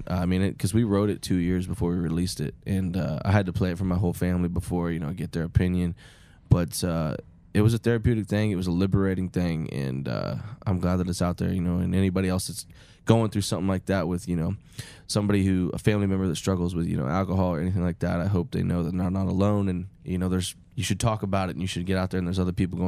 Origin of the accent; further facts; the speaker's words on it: Terre Haute, Indiana, United States; and I'm from Terre Haute, Indiana, so about 25 minutes from Paris, Illinois.